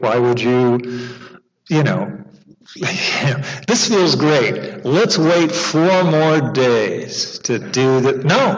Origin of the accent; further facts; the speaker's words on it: Canada; I was born specifically in Canada, and grew up in a family of professional non-feelers and non-emoters. We are military, we are Protestant, we are Canadian, we are Scottish heritage.